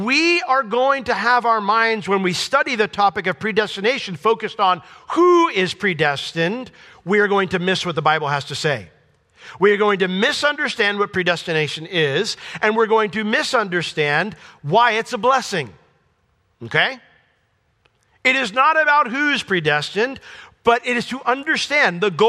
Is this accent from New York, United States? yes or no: yes; Poughkeepsie, New York, United States; born there; when I was born in Poughkeepsie, New York Hospital, many, many years ago